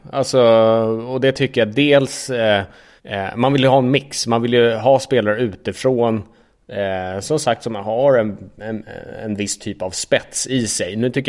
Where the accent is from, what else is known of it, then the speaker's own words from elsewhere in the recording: Sweden; now in Switzerland; Men jag tror att man som svensk på något sätt, när man kommer utomlands och spelar, så försöker man bli en i gänget väldigt fort